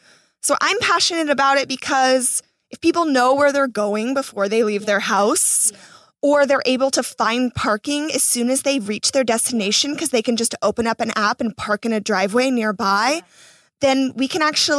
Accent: Florida, United States; now in Los Angeles, United States; I'm not from LA. I'm from Florida.

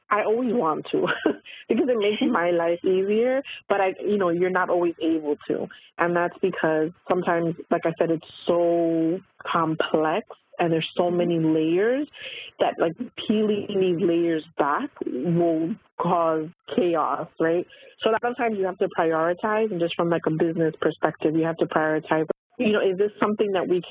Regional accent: New York City, New York, United States; When I came back home from university, I'm originally from New York City.

